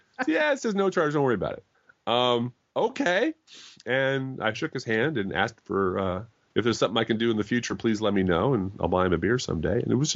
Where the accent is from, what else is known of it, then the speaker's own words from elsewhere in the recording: United States; That's a line I just personally, as an American, cannot cross.